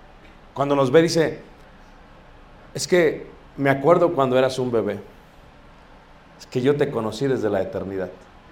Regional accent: Mexico City, Mexico; yo crecí cerca de Iztapalapa

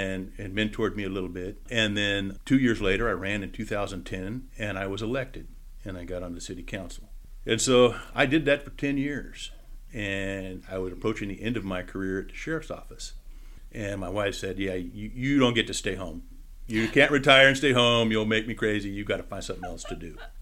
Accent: Fairfield, California, United States; now in Vacaville, United States; I did not, ma'am. I grew up down here in Fairfield.

